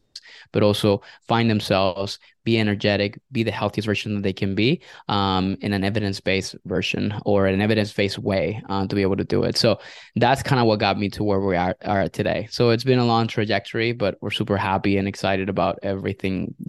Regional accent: Venezuela; now in United States; I grew up in Venezuela in a really small town in South America. And I moved to the U.S. in 2009 to pursue my career here in nutrition.

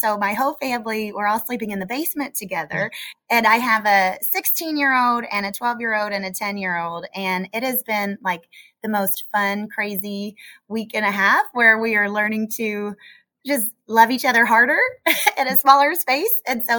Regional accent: Kentucky, United States; from Kentucky. I'm in Louisville, and I'm actually in my classroom right now.

